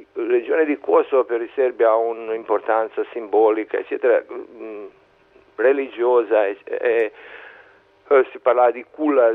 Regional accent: Montenegro; Italian is a second language; ricorderò prima di tutto l'indipendenza montenegrina, non solo perché si tratta di mio paese

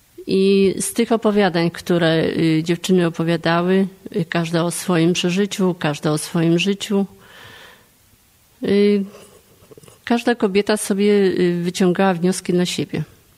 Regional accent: Oława, Lower Silesian Voivodeship, Poland; zebrała mnie do oławy mojego rodzinnego miasta. Już jestem tutaj już 8 rok

